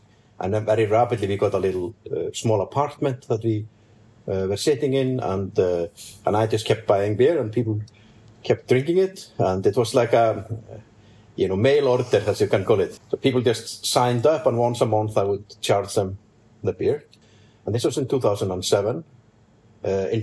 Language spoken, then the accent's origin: English; Hafnarfjörður, Capital Region, Iceland; English is a second language; But it was a very hot summer day downtown, my hometown, Hafnarfjörður.